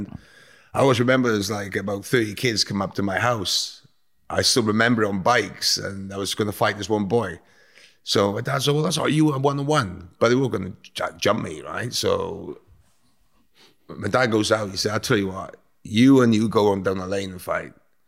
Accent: Hammersmith, London, United Kingdom; born there; And I was born in Hammersmith, and so I was born in Hammersmith, London.

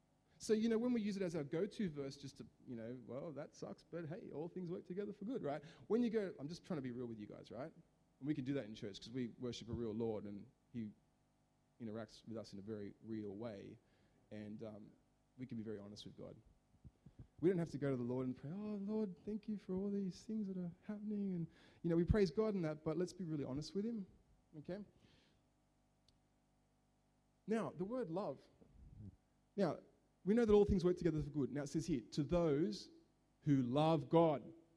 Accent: Liverpool, New South Wales, Australia; Forgive me, I'm an Aussie from Liverpool. I obviously don't speak Greek

